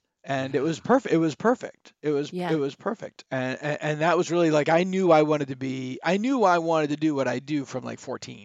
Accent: Worcester, Massachusetts, United States; Like, from that era, he's from Syracuse. I'm from Worcester, which is the same thing.

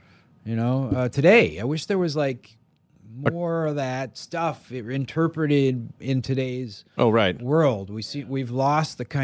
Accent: Maryland, United States; I grew up in Maryland, and the thing that really changed my life was, you know, I grew up in kind of the suburbs and it was incredibly boring with nothing to do, and it was horrible.

